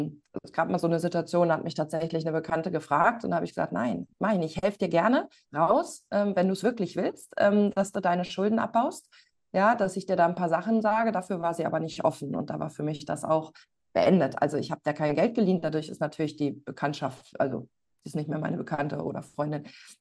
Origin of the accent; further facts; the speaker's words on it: North Rhine-Westphalia, Germany; ich komme aus dem Lipperland